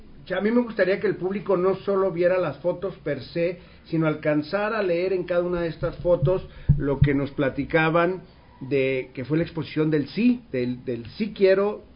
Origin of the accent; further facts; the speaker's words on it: Abolengo, Jalisco, Mexico; del pueblo de donde soy yo, Abolengo, Jalisco